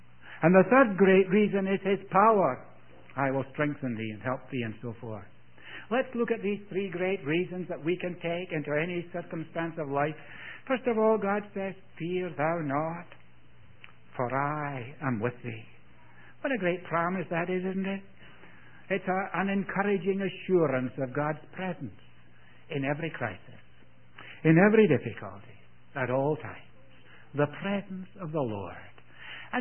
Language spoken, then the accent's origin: English; Scotland, United Kingdom; also born or lived in India; I was taken from India. That's where I was born. Some of you here were taken from Scotland. That's where I grew up.